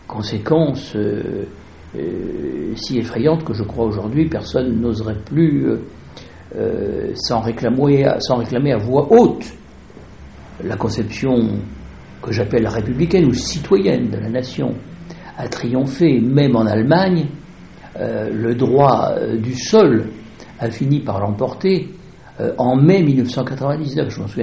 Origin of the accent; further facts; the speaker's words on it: Belfort, Bourgogne-Franche-Comté, France; born there; Moi, je suis né à Belfort.